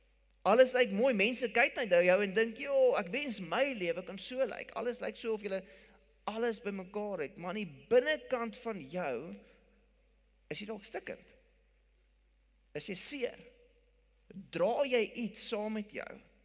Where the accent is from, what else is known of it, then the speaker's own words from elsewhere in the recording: Pretoria, Gauteng, South Africa; ek kom van Pretoria af.